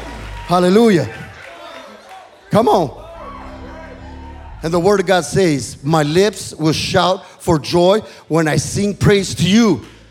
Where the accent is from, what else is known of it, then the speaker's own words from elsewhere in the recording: Bell, California, United States; You know, when we were growing up, I was, Mom, could I go to the city of Bell? You know, I was from East LA, the city of Bell.